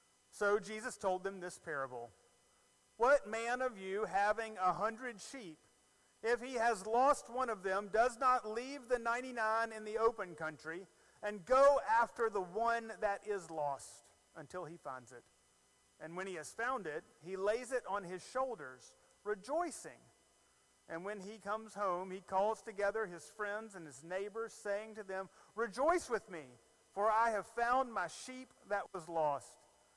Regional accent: Alabama, United States; I'm from Alabama. That's what you call that. Some people call that a shopping cart. I call it a buggy.

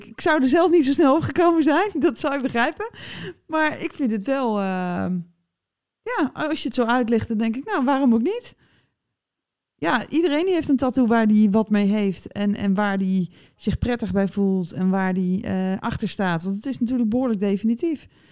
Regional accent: Holland, Netherlands; Ik ben ook een Hollandse meid hoor.

